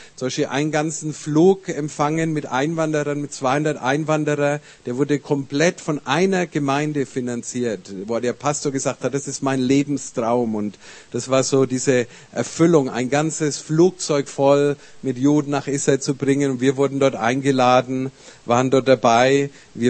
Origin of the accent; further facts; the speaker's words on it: Nuremberg, Bavaria, Germany; also born or lived in Spain; Ich komme ursprünglich aus Nürnberg, für die, die mich nicht kennen, aber wir wohnen im Ruhrgebiet. Wir waren lang Missionare in Spanien. Meine Frau und ich, wir haben 3 Kinder und sind vor 10 Jahren nach Deutschland zurückgekommen.